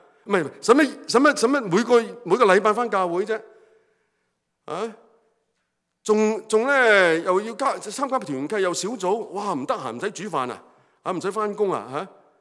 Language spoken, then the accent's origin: Chinese; Hong Kong; 这个的聪明呢不是我们香港人所说的聪明